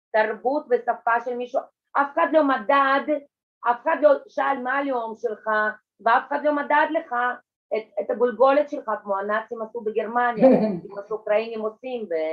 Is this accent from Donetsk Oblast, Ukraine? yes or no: yes; Donetsk, Donetsk Oblast, Ukraine; also born or lived in Siberia / Minsk; now in Israel; אני אישית נולדתי בברית המועצות, נולדתי בצפון סיביר, גדלתי בדונייסק באוקראינה, ולארץ באתי ממינסק בלארוס.